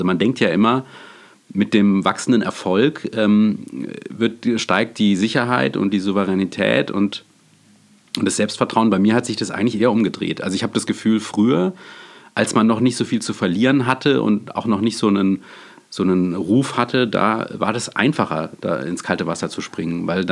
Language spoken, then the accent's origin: German; Freiburg, Baden-Württemberg, Germany; ich komme ja aus dem Schwarzwald, also Freiburg